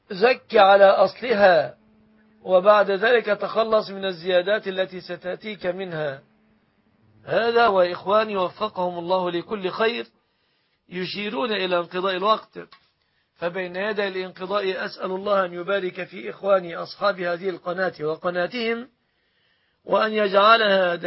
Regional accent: Egypt; أن يحفظ بلادنا مصر

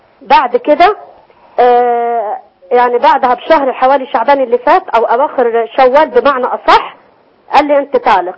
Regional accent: Asyut, Asyut Governorate, Egypt; أنا واحدة من أسيوط

